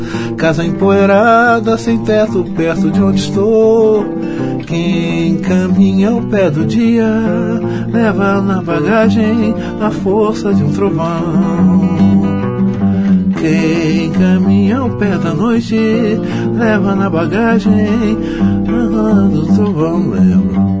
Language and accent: Portuguese; São Gonçalo, Rio de Janeiro, Brazil; Então o meu primeiro conjunto foi em São Gonçalo, na minha terrinha lá, a gente estudando no ginásio e tal.